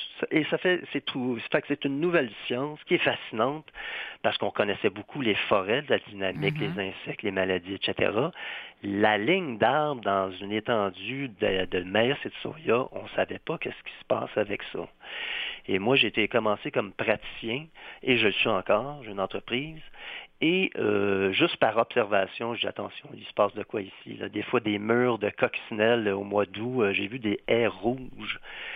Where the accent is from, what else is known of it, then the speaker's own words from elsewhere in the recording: Saint-Lambert, Quebec, Canada; Je viens d'une ville du sud de Montréal en pleine basse terre, dans des sols très riches. Je viens de Saint-Lambert, dans le temps, c'était une autre ville qu'aujourd'hui, dans un sens.